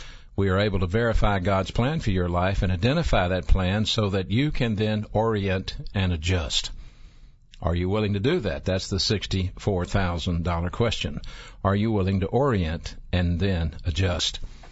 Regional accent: Birmingham, Alabama, United States; I am from the Birmingham area. I grew up here. I grew up in what used to be called Central City, downtown Birmingham, between Phillips High School and Powell Grammar School.

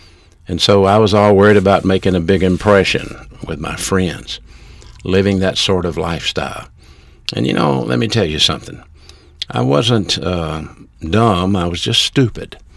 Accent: Birmingham, Alabama, United States; I'm from the city of Birmingham, Alabama. I grew up in Birmingham, Alabama, in a single-parent home.

